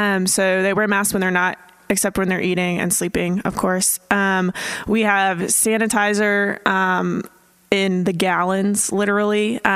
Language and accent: English; Green Bay, Wisconsin, United States; born there; I would sing with my mom in the car when I was born in Green Bay, Wisconsin.